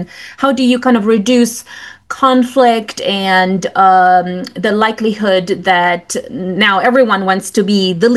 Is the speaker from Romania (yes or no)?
yes; Romania; now in United Kingdom; let's say I'm from Romania, okay, and I speak my mind, and I have been in the UK for 20 years